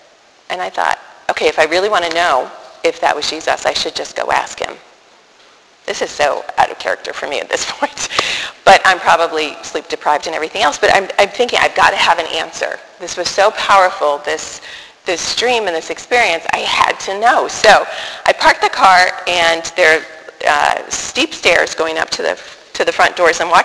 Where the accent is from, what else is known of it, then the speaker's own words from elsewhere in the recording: New York City, New York, United States; born there; I'm a city person. I was born in New York City. I've lived in big cities my whole life.